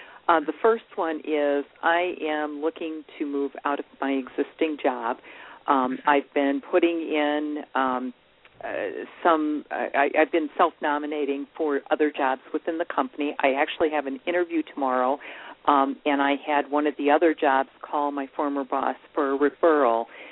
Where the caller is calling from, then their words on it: Ohio, United States; I'm calling from Ohio.